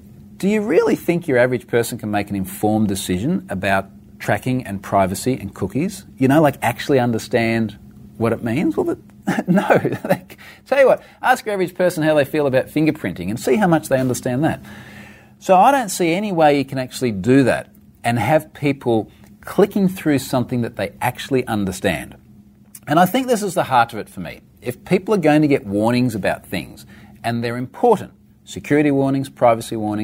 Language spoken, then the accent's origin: English; Australia; being an Aussie.